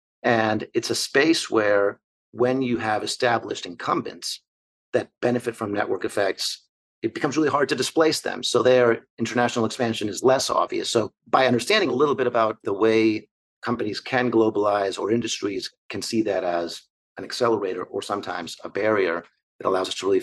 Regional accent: Argentina; also born or lived in United States / Spain / United Kingdom; now in New York, United States; I grew up partly in Argentina, partly in the US, partly in Spain, spent some time in the UK.

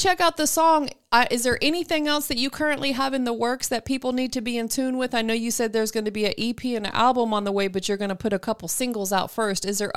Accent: Florida, United States; Yeah, you would love Miami. It's a whole vibe. I'm from Florida.

